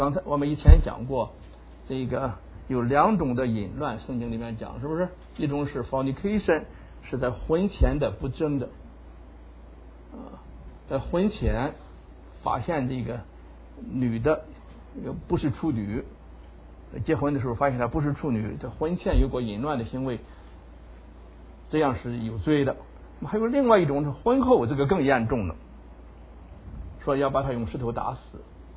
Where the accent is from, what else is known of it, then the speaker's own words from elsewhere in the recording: China; 我们中国人这个常讲什么捉奸捉双嘛，是不是？